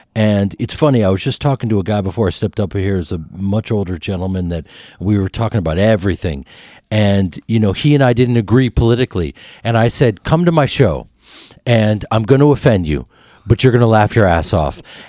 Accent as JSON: {"language": "English", "town": "New York City", "region": "New York", "country": "United States", "tie": "born there", "said": "I love New York. Is incredible. I feel like a freak in a freak kingdom there. I went to NYU. I was born in New York. And I love it there."}